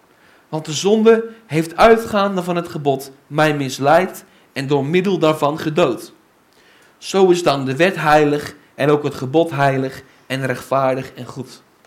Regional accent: Bunschoten-Spakenburg, Utrecht, Netherlands; Ik kom uit Bunschoten-Spakenburg, een heel gelovig, religieus dorp.

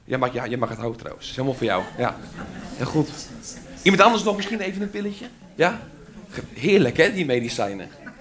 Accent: Spakenburg, Utrecht, Netherlands; Spakenburg. Dat is de plaats waar ik vandaan kom.

